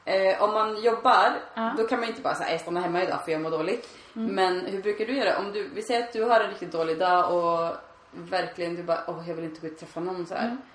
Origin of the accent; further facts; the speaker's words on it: Sweden; Som svensk blir man ju såhär